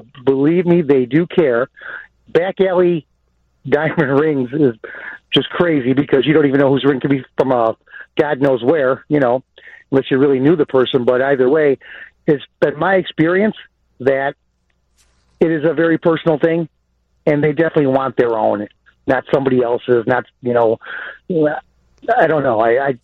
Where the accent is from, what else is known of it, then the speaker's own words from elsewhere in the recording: Beverly, United States; I'm an Irish electrician from Beverly, my friend.